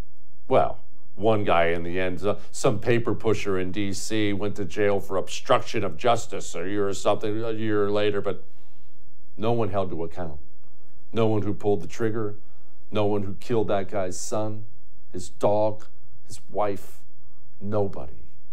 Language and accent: English; Montana, United States; Bunch of them up where I grew up in Montana, too.